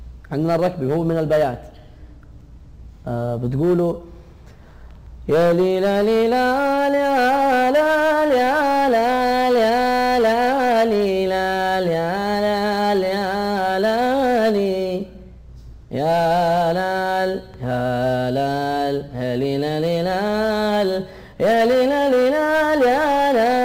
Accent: Hejaz, Saudi Arabia; هذا فن من الفنون الشعبية اللي تمارس عندنا في الحجاز وتقدم في الأعراس

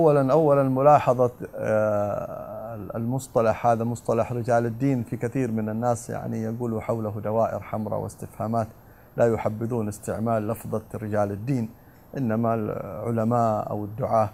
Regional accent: Jeddah, Makkah Province, Saudi Arabia; تروح مستشفى مجانين عندنا في جدة أو مستشفى في الطائف المشهور

